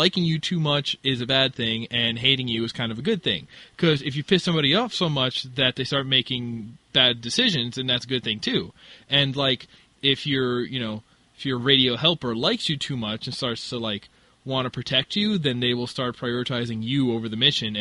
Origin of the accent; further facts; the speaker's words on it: Canada; actually, I'm Canadian.